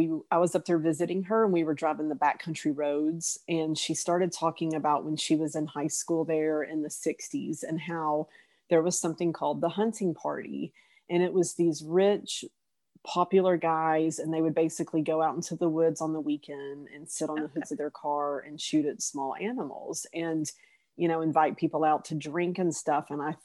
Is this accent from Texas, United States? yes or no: yes; Texas, United States; growing up in East Texas and in Texas in general, men do often go away for the weekends to go hunting.